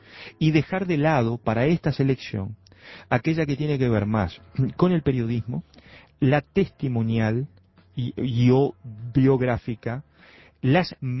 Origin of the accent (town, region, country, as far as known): Uruguay